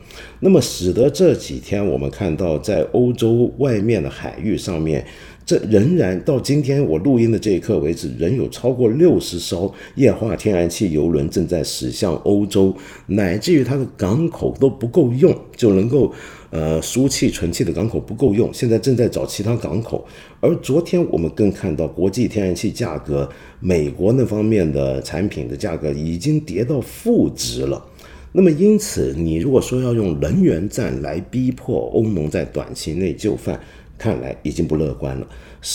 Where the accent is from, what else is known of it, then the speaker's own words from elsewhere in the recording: China; 那么这个我们中国人大家都可以稍微放心